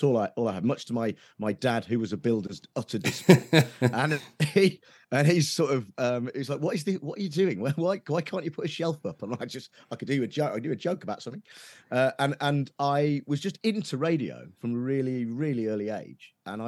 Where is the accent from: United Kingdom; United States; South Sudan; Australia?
United Kingdom; Nuneaton, West Midlands; When I first moved down, so I grew up in Nuneaton, right in the West Midlands. And while it's not quite Birmingham, there's a sort of Birmingham edge to that accent in Nuneaton, right?